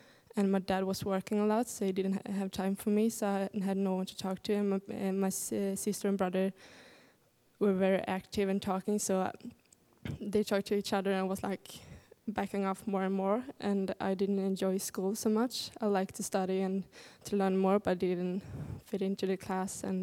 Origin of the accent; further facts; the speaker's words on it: Sweden; I'm from Sweden, quite far away from here.